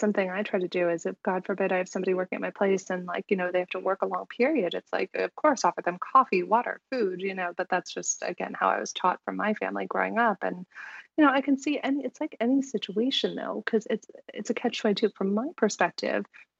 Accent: San Diego, California, United States; I look at it kind of like when I was growing up, and I grew up in San Diego.

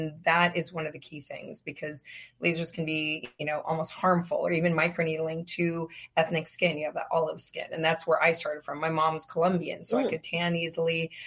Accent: Los Angeles, California, United States; growing up in Southern California. Here in LA, I'm a native

